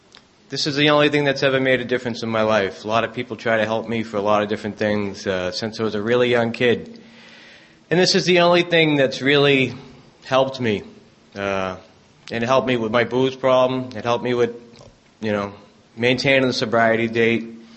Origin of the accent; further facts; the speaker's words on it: Boston, Massachusetts, United States; as you can tell from my accent, I obviously grew up in the Deep South and of Boston, and I did grow up in South Boston. Very interesting place to grow up in.